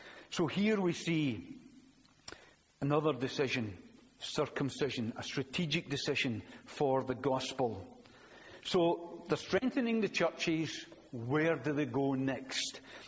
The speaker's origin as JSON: {"language": "English", "region": "Scotland", "country": "United Kingdom", "said": "I live in Europe. I'm a Scotsman."}